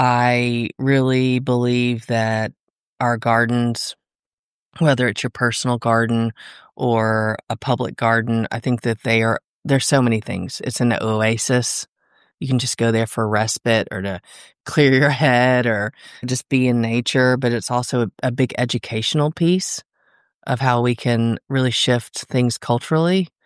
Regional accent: Tennessee, United States; I grew up in Tennessee, gardening and playing in the woods with all the neighbor kids

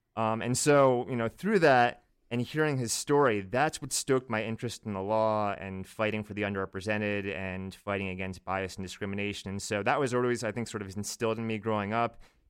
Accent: Virginia Beach, Virginia, United States; Yeah, I grew up in Virginia Beach, so southeastern Virginia, about 15 minutes away from the shore.

